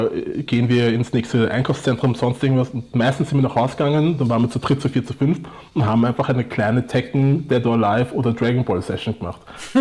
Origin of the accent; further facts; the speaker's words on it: Vienna, Austria; Ich wurde am 14.04.1986 im wunderschönen Wien geboren.